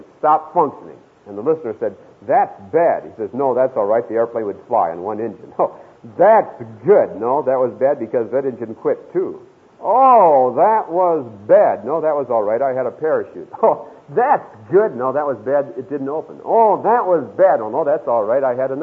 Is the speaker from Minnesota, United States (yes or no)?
yes; Hinckley, Minnesota, United States; Hinckley, Minnesota, a town of 876 souls after we left. It was 872. There are 876 people in Hinckley. And I grew up in the First Presbyterian Church of Hinckley.